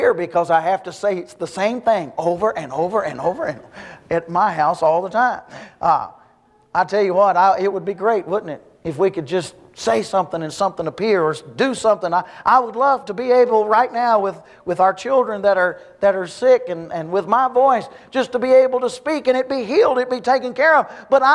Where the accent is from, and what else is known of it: the South, United States; accent: southern; now in Australia